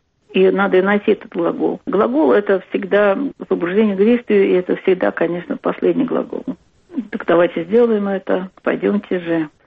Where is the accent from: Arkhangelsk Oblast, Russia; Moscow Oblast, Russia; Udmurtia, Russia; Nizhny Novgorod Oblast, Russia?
Nizhny Novgorod Oblast, Russia; Я нижегородка, это моя земля. Я стала почетным гражданином села Большое Болдино